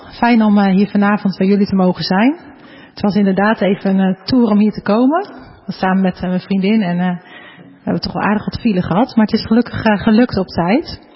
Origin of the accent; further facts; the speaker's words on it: Ermelo, Gelderland, Netherlands; getrouwd met Allard. Wij komen uit Ermelo. We hebben 5 kinderen, tussen de 5 en de 14 jaar.